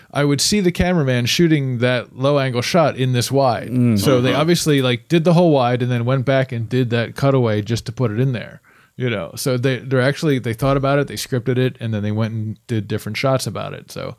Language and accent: English; Pennsylvania, United States; now in California, United States; I grew up in Pennsylvania.